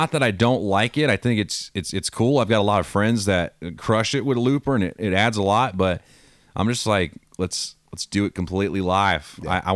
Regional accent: Macon, Georgia, United States; born there; when I was born in Macon, I never lived there, but I was born there

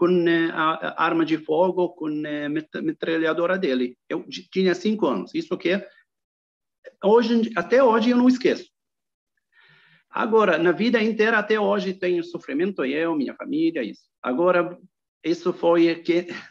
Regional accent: Gaza, Gaza Strip, Palestine; born there; Portuguese is a second language; palestino brasileiro, até tenho cidadania também da Europa, mas eu sou palestino, que nasci na Palestina. Nasci em Gaza. Isso também é significativo que eu sou nasci de Gaza, mas sou de Jaffa, Jaffa onde Tel Aviv hoje.

